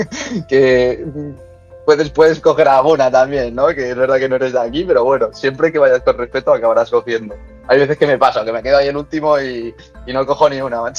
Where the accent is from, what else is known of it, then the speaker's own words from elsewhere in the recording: Madrid, Community of Madrid, Spain; Yo soy de Madrid, entonces ha sido casualidad.